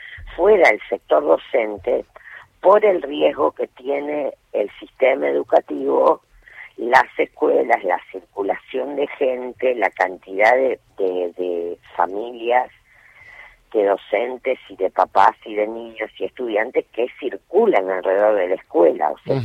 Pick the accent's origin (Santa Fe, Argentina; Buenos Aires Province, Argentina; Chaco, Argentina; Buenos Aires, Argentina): Santa Fe, Argentina; yo soy santafesina